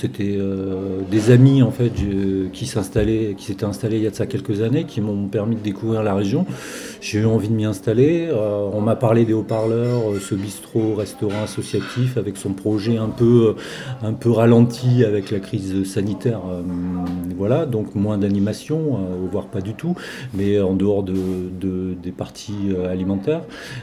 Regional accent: Hauts-de-France, France; now in Aveyron, France; Dans le Nord, puisque je viens du Nord depuis quelques mois, je suis dans l'Aveyron

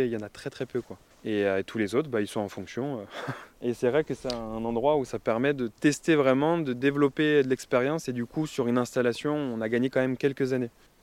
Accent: Île-de-France, France; Moi j'étais en Seine-et-Marne à la base, j'ai grandi en Seine-et-Marne.

